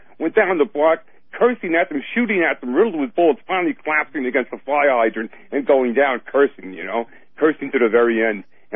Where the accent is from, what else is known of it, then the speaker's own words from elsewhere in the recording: Ireland; You know, the guy, I'm Irish, and he makes me ashamed of it.